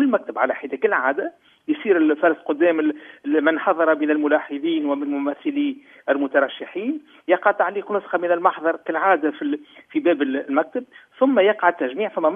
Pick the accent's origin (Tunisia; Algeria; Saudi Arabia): Tunisia; يعني عندنا في تونس عندنا سوسة نابل الساقس حتى المدنين